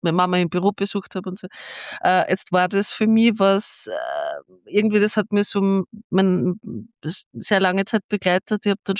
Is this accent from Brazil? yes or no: no; Ebensee, Upper Austria, Austria; Ich komme ursprünglich aus der Gemeinde Ebensee.